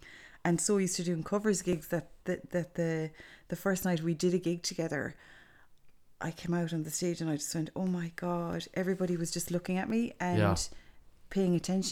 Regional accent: County Clare, Ireland; I'm from Menison, County Clare.

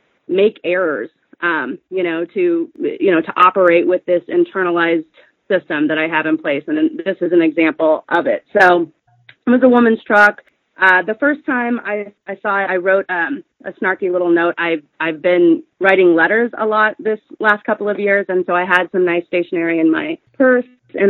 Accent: Missouri, United States; So, you know, I grew up in the Midwest. I've spent most of my life in Missouri, went to grad school in Iowa

